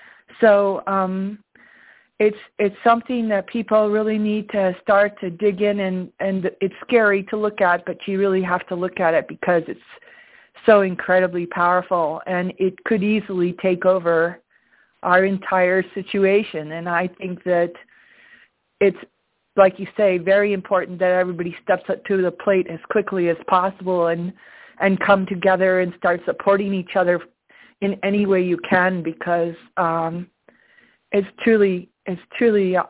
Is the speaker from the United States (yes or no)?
yes; Colorado, United States; I'm from Colorado. I live in Mesa County